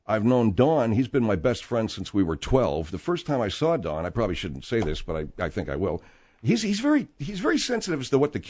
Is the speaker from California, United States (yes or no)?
yes; Arcadia, California, United States; I grew up in Arcadia, California.